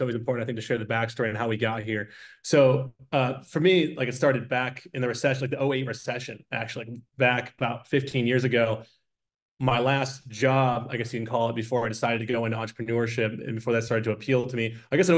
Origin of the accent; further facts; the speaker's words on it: Detroit, Michigan, United States; Like I grew up in Detroit working on cars.